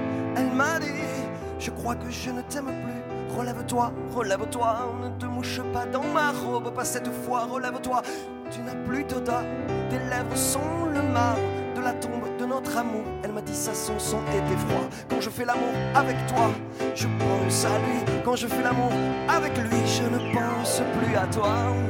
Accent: Perpignan, Occitanie, France; accent: Perpignan; avec mon accent de Perpignan.

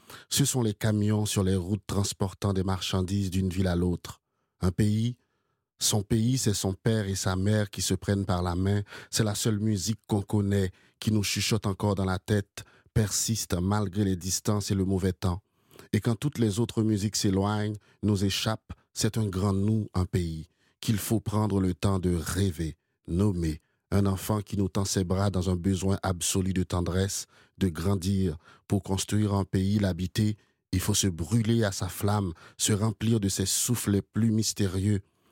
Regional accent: Haiti; moved away; J'ai quitté Haïti, enfin, non, parce que je pense que j'écris depuis cette enfance, depuis mes vécus haïtiens, depuis mon histoire, depuis ma mémoire. Je suis un modeste héritier de la grande tradition poétique haïtienne.

